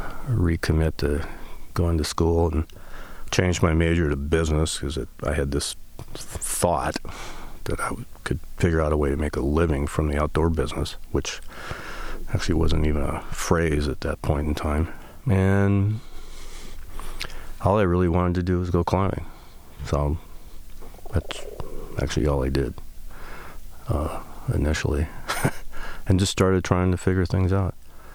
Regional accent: Montana, United States; So the foundation of it was just an appreciation of the outside that I got from my dad and growing up in Montana.

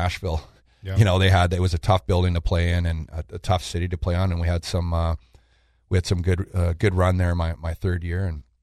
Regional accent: Western Canada, Canada; as a young kid growing up in Western Canada, they really pushed you towards that league

